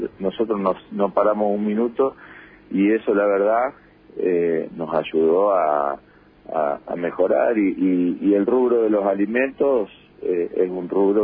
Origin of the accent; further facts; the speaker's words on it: Argentina; esa es la otra pata de la que todos como ciudadanos argentinos necesitamos saber la verdad